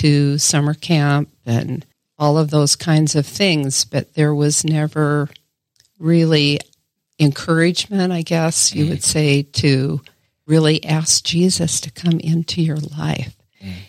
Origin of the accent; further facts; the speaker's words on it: John Day, Oregon, United States; I think I was just a typical kid, I grew up in John Day, and really small town.